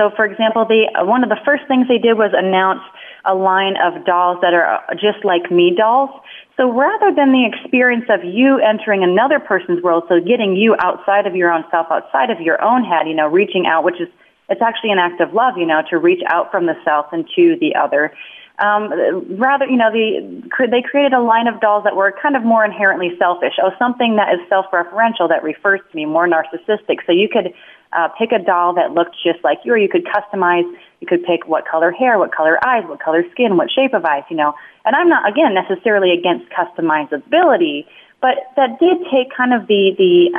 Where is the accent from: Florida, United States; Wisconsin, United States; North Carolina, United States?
Wisconsin, United States; It's a small business that started in my home state, Wisconsin